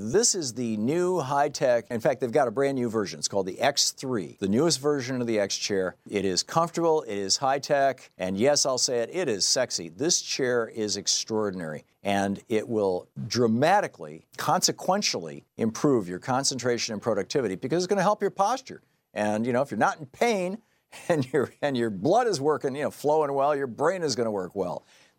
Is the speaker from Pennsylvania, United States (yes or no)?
no; Lansing, Michigan, United States; I grew up in the Midwest. I grew up in Lansing, Michigan.